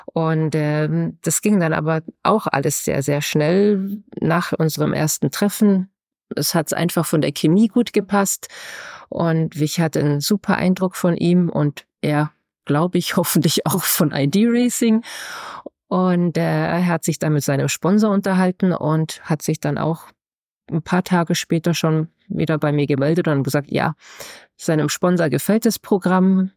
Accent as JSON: {"language": "German", "town": "Kempten", "region": "Bavaria", "country": "Germany", "tie": "born or raised there", "said": "Jetzt sind wir nach Kempten gezogen, meine Heimatstadt."}